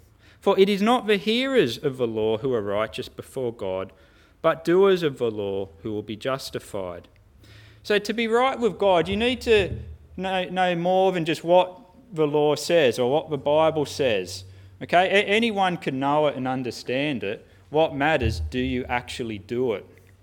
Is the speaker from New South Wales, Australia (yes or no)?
yes; Ingleburn, New South Wales, Australia; I grew up in Ingleburn, which by human standards isn't that much of an impressive place to grow up.